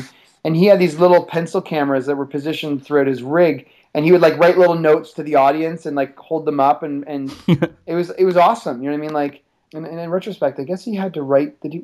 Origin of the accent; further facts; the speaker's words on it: Canada; And we also get deported if we lie, because we're Canadian.